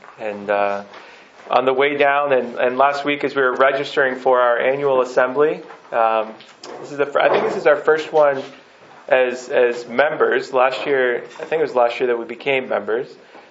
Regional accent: Peterborough, Ontario, Canada; for those of you who don't know. I am from Peterborough, and I pastored a church there called The Gathering.

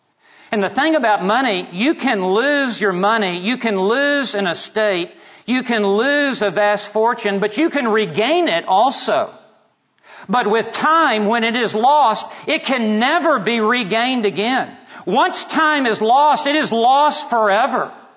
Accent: Memphis, Tennessee, United States; I grew up in Memphis, Tennessee. I went to Texas Tech on a football scholarship.

